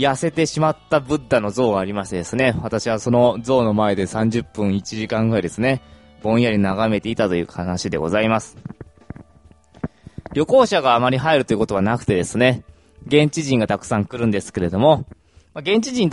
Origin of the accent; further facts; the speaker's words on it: Toyohashi, Aichi, Japan; 私、地元が愛知県の豊橋市なんですけれども